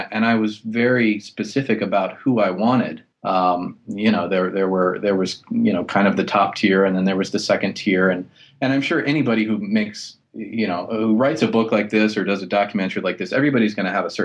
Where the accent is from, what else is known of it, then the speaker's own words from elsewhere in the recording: Los Angeles, California, United States; well, I'm from Los Angeles and I write about horror movies.